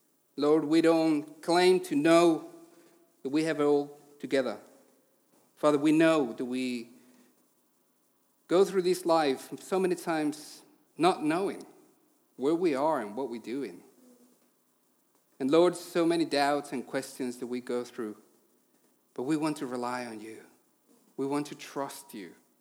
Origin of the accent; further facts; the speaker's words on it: Mexico; English is a second language; now in United Kingdom; We live and work in ministry in the UK. I'm originally from Mexico, so if you hear a funny accent, that's the reason why.